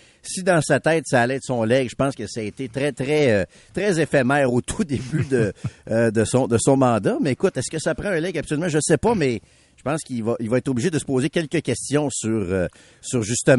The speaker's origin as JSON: {"language": "French", "town": "Quebec City", "region": "Quebec", "country": "Canada", "tie": "born or raised there", "said": "surtout que Québec, à mon avis, c'est sûr que c'est ma ville natale"}